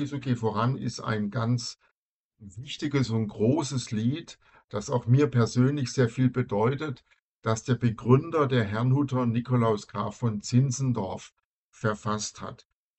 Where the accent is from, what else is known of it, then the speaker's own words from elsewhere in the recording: St. Georgen im Schwarzwald, Baden-Württemberg, Germany; Unweit von Königsfeld entfernt, 12 Kilometer von Königsfeld entfernt bin ich aufgewachsen in St. Georgen im Schwarzwald.